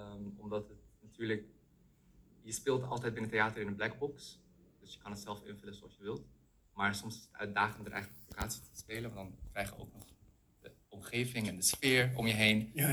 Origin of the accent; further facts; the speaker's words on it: Lebanon; first language Arabic; Dutch is a second language; Ik kom zelf uit Libanon. Ik ben Libanees afkomst. Ik heb daar de school gedaan, dus eigenlijk daarom heb ik de Arabische taal gekregen. En toen moest ik weer nieuwe taal bij leren.